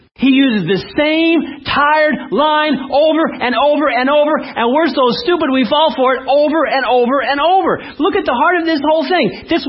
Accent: California, United States; born or raised there

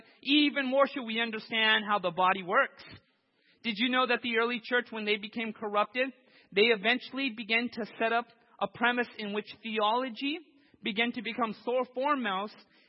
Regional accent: California, United States; I grew up in Southern California.

